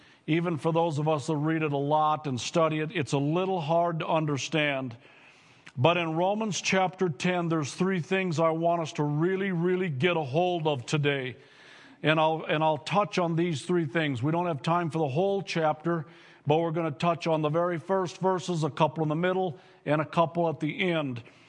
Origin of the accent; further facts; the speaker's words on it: Minnesota, United States; We come from Bertha and Pillager and Leader and Lincoln and Staples and Motley and all around us.